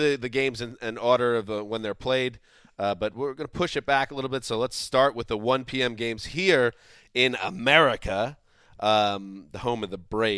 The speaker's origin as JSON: {"language": "English", "region": "New York", "country": "United States", "said": "I'm from New York. Spent time at the Jersey Shore."}